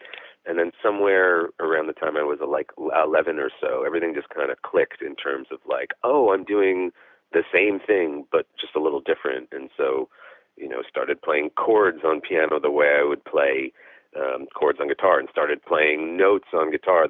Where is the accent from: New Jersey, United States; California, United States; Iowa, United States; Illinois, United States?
New Jersey, United States; Wayne; So I grew up in New Jersey, the town of Wayne, New Jersey, which is half an hour outside the city.